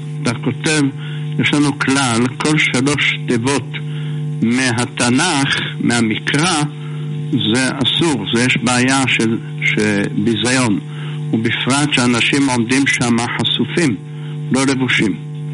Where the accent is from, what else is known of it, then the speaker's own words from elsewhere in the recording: Jerusalem, Jerusalem District, Israel; אני יודע שבירושלים, גדלנו בירושלים